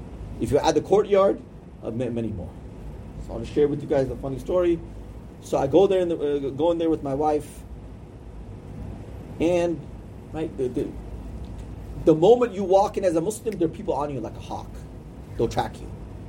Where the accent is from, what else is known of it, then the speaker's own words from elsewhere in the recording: United States; I pull out my American passport. I said, look, I'm American, and you're being racist to me.